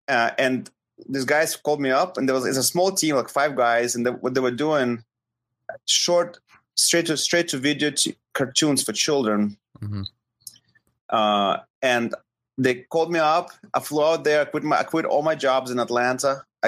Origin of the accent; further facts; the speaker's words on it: Ukraine; moved away as an adult; now in United States; So I came to US after high school. So I was born in Ukraine and studied in Ukraine. Went to school in Ukraine and then came to US to go to university.